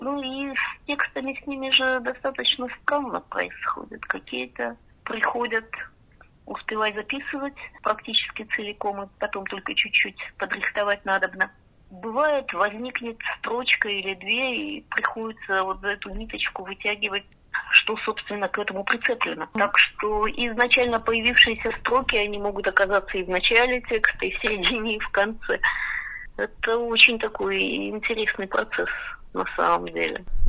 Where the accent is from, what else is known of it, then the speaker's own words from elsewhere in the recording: Yekaterinburg, Sverdlovsk Oblast, Russia; Я родилась в Свердловске, так с тех пор в Екатеринбурге и живу.